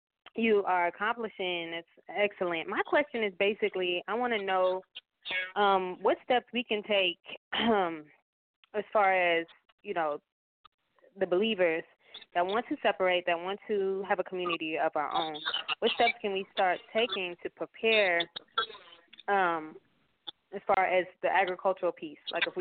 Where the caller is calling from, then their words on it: Dallas, Texas, United States; calling from Dallas, Texas.